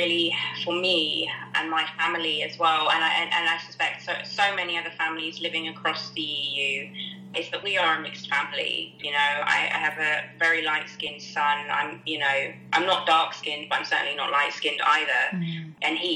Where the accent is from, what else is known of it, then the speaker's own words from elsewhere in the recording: Ely, East of England, United Kingdom; born there; I was born in Ely in Cambridgeshire, and people are like, well, where is Ely?